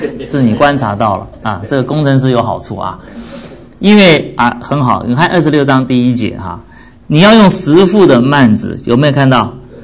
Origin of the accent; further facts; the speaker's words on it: China; 我们中国人比较不太有这种啊这种风俗了哈